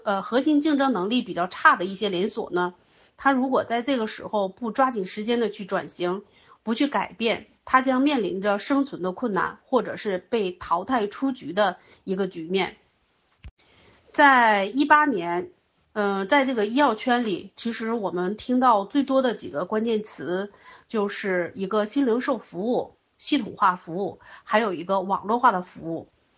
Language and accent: Chinese; Changchun, Jilin, China; 我是来自大东北吉林省长春市的合伙人，